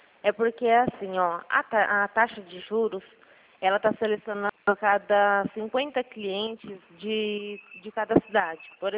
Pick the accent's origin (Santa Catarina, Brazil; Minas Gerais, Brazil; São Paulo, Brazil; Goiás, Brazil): São Paulo, Brazil; Araçatuba; Não, eu sou de Araçatuba.